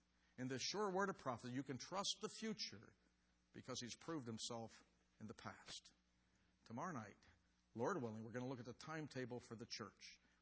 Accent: Pittsburgh, Pennsylvania, United States; sometimes I share that I grew up in Pittsburgh.

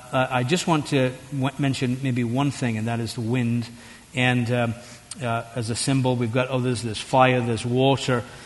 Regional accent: England, United Kingdom; I remember being in Florida the first time a hurricane came through our area, and of course, being an Englishman, I don't know anything about these things

